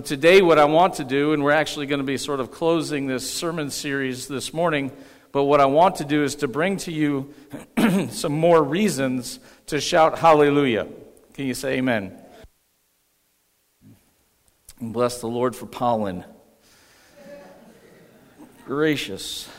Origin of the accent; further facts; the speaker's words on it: New York, United States; I grew up in Western New York, and so Buffalo Bills was my team, and still I cheer for them